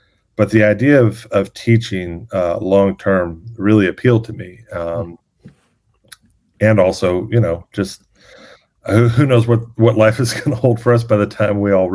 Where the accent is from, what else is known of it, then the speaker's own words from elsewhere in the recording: South Carolina, United States; a lot of the churches I grew up in were like small. And again, like, you know, growing up in South Carolina, mostly, one of them was in Greenville, but a few of them were, you know, more rural.